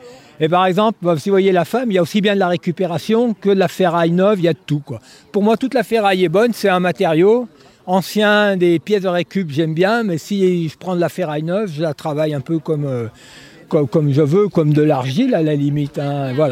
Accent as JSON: {"language": "French", "region": "Auvergne-Rhône-Alpes", "country": "France", "said": "Oui, je suis de l'Ardèche, du col de l'Escrinet, où j'étais éleveur de chèvres, avant de faire les sculptures."}